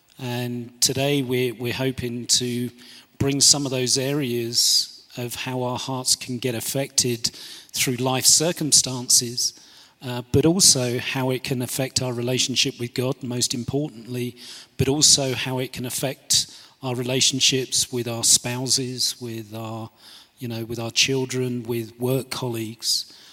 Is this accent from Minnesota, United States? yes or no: no; Texas, United States; As you can tell, we're from Southern Texas.